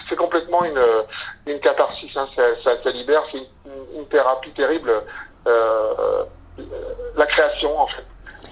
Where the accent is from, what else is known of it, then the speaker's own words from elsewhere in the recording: Provence-Alpes-Côte d'Azur, France; Dans ma famille méridionale, parce que moi je viens des Alpes-Maritimes, j'ai des origines italiennes et méridionales